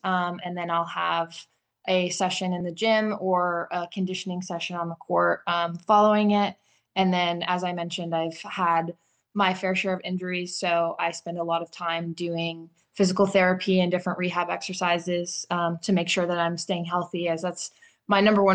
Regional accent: Whitewater, Wisconsin, United States; So there are two community tennis courts in my hometown of Whitewater, Wisconsin, that were built in the 1960s

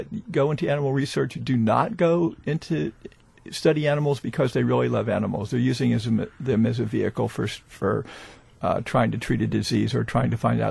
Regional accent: North Carolina, United States; I've hung around with, and I'm from Western North Carolina, and I've hung around with coon hunters and been out with coon hunting.

